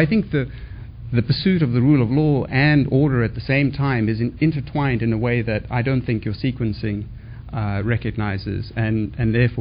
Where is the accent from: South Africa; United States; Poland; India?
South Africa; As a South African, I'd make the argument by reference to my own experience in South Africa